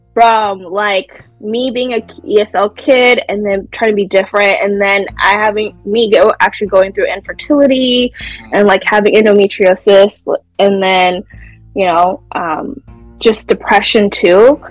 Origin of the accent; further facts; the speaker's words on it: San Jose, California, United States; I'm from San Jose, California, from the Bay Area.